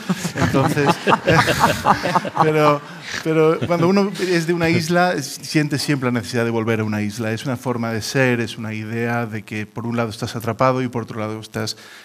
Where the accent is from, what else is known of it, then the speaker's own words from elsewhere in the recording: Ibiza, Balearic Islands, Spain; primero que soy ibicenco, ¿no? Y yo creo que soy un ibicenco de un tipo de ibicenco más o menos nuevo, que ya no es tan nuevo, que son los hijos de las personas que o han llegado aquí o se han conocido aquí, ¿no?